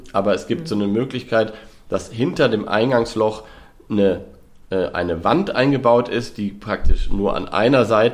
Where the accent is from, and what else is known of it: Lower Saxony, Germany; born there